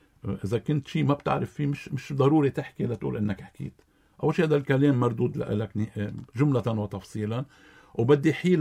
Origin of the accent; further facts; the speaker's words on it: Lebanon; إذا كان بين نحن كلبنانيين نريد قيام الدولة